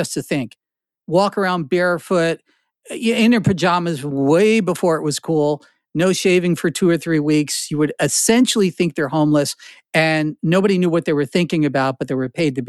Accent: Carteret, New Jersey, United States; also born or lived in Newark / Flemington; Well, I was born in Newark. I had my young life in Carteret, the armpit of New Jersey. And then I wound up in Flemington. And then from Flemington, I spent a lot of time in Princeton.

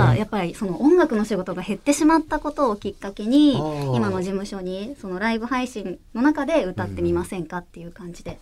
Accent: Shonan, Kanagawa, Japan; 私はもう地元湘南なので、ちょっと海感ある曲を最近は作ってもらって、

